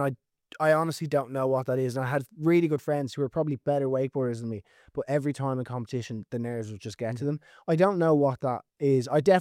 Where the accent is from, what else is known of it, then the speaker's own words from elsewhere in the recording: Ireland; because you're spending 8, 9, 10 hours in the sun as an Irish person in the boat, and I'm just burnt to a crisp.